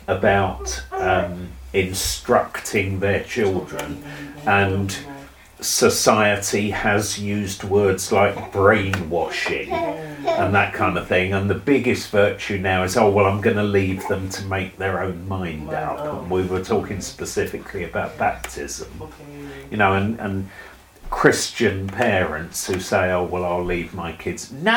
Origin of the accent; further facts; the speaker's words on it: London, United Kingdom; a game that we used to play growing up in London, and going around the underground all the time.